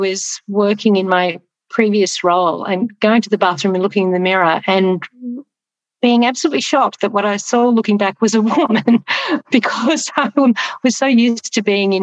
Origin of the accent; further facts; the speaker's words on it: Australia; speaking as an Australian woman